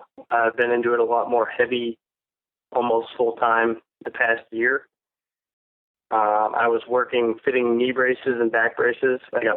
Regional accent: Erie, Pennsylvania, United States; So I'm from Erie, Pennsylvania, right on the lake. I grew up racing motocross

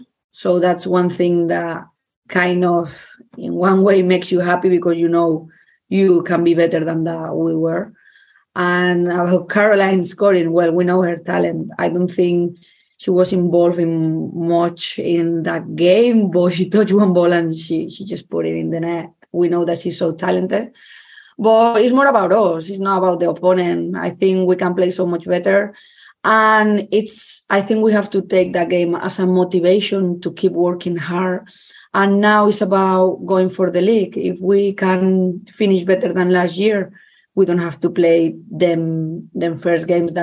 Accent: Barcelona, Catalonia, Spain; English is a second language; I've been growing up in Barca

